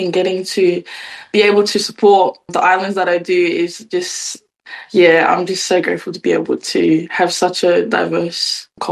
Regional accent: Newcastle, New South Wales, Australia; also born or lived in Sydney; So I was actually born here in Australia, brought up in Sydney, and then I moved to Newcastle, and I was brought up in Newcastle as well. So my father is Samoan and Chinese, but obviously I'm not that close to my Chinese side.

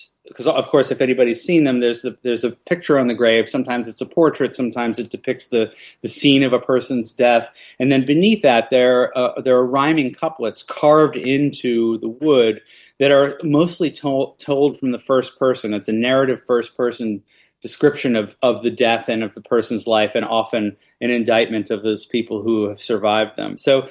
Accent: United States; which as an American is a complicated thing to do at any time

